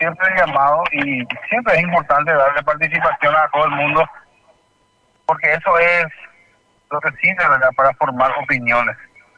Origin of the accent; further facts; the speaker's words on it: Paraguay; como paraguayo, como opositor, como trabajador independiente, como de familia, como abuelo, como miembro de una comunidad